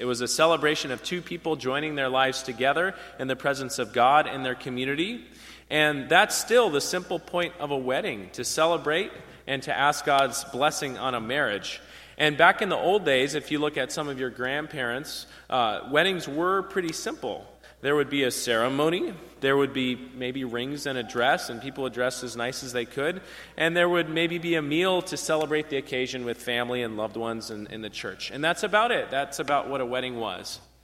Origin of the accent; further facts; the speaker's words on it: California, United States; I'm a blonde from California, so it's part of my identity anyways.